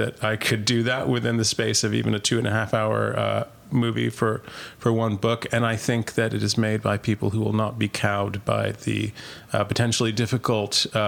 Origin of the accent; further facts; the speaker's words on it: New York City, New York, United States; born there; I was born in New York. I was born in what was then Doctor's Hospital, New York, which has been renamed, I think.